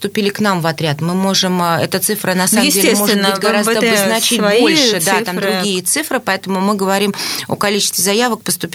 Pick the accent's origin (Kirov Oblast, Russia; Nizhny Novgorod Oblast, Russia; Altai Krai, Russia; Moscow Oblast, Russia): Moscow Oblast, Russia; Я из Московской области, супруг мой из города Владимир.